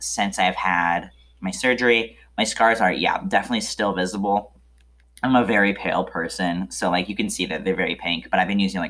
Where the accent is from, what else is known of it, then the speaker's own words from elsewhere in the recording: Traverse City, Michigan, United States; Growing up in Traverse City